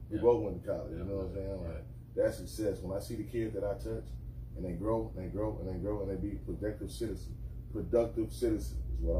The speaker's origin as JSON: {"language": "English", "town": "Anderson", "region": "Alabama", "country": "United States", "said": "from Anderson, Alabama, the 2021 basketball champion."}